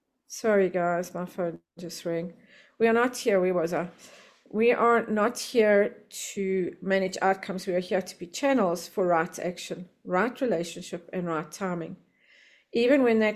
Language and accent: English; Johannesburg, Gauteng, South Africa; I am from Johannesburg, South Africa, a very grateful recovering debtor.